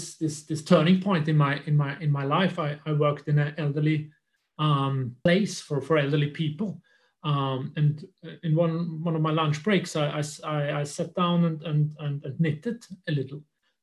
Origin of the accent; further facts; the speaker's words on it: Vienna, Austria; English is a second language; moved away as an adult; now in Sweden; Yes, I'm born and raised in Vienna, 1978. I'm born, so I'm 42 years old right now. And 10 years ago, we decided to move to Sweden.